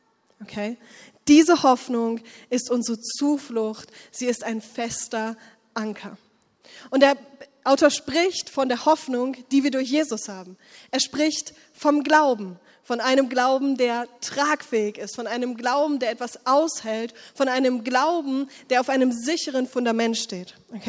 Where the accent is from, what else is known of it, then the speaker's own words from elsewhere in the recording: Lower Saxony, Germany; Und wie ihr vielleicht an meinem fehlenden Dialekt hört, komme ich auch nicht hier aus der Gegend ursprünglich, sondern ich komme aus der Nähe von Hannover.